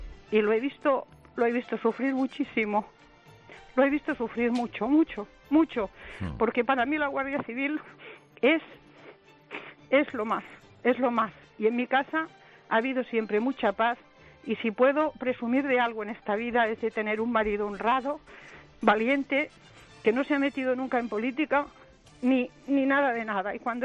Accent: Súria, Catalonia, Spain; born there; yo soy catalana de raíces, yo he nacido en Súria, un pueblo cerca de Manresa

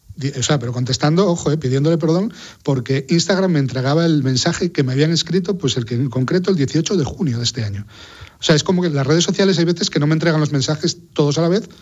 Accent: Asturias, Spain; yo creo que quedé muy traumatizado aquí de pequeño porque en Asturias el que vivió el tiempo hace 40 años sabía que los veranos eran de catiuscas y de chubasquero

